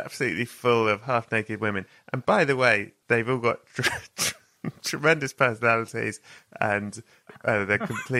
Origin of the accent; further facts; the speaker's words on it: United Kingdom; And I'm British.